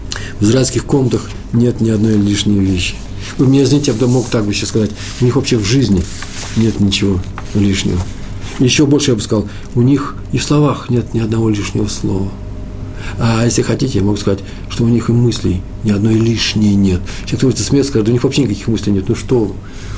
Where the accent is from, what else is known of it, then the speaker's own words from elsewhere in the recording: Moscow, Russia; Такого я в России никогда не видал. Я из Москвы во многих городах бывал.